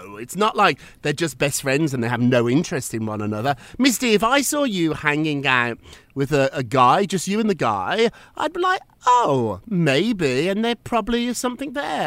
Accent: United Kingdom; as a Brit

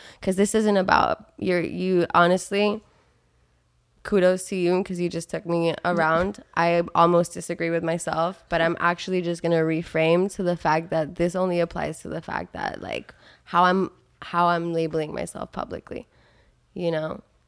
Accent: Miami, Florida, United States; All right, I grew up in Miami, probably like the two of you.

